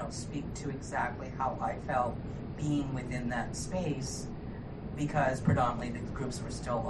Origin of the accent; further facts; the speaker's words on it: Nova Scotia, Canada; also born or lived in Toronto; For me, I am originally from Nova Scotia. I have moved away for a long time